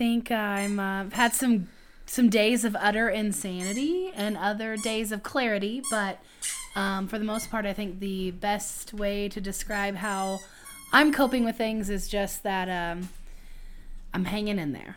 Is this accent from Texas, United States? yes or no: yes; Texas, United States; I was born and raised in Texas, so I'm not a Midwesterner, but I have been transplanted here.